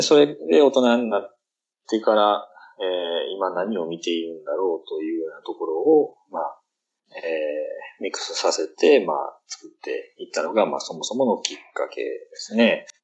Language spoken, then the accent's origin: Japanese; Nara, Japan; まあ僕は奈良県出身で、金魚が名産の地域だったということで、